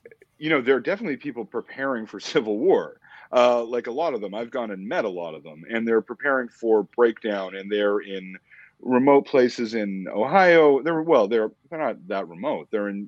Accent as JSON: {"language": "English", "country": "Canada", "said": "which was totally foreign to me as a Canadian, right? I was never taught it in school."}